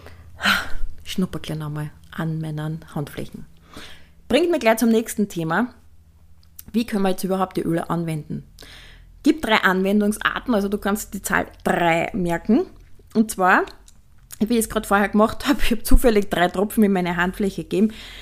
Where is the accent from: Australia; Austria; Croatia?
Austria; Lower Austria; schaut bei uns im Weinviertel immer so ähnlich aus